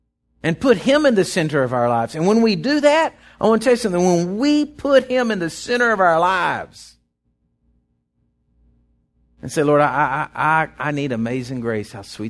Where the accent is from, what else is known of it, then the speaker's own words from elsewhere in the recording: Texas, United States; And now I tell people I'm from Texas.